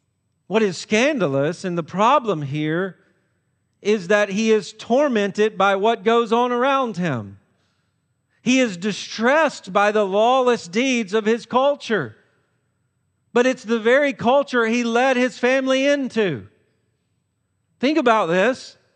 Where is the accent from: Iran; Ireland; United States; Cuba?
United States; the South; And I grew up in the South around country music.